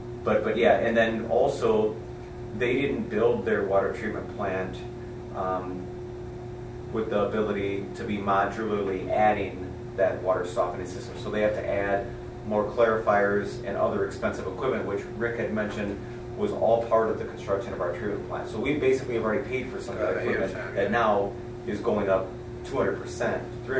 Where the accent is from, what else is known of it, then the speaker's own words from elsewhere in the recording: Saint Paul, Minnesota, United States; I grew up in St. Paul, and sure, it was nice, soft water for 50 weeks of the year